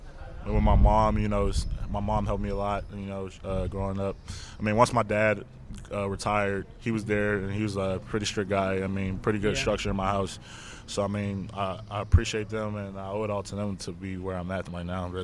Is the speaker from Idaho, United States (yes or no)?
no; Maryland, United States; also born or lived in Pensacola, Florida; Yeah, when I was little, real little, I grew up in Maryland, but I lived in Pensacola, Florida.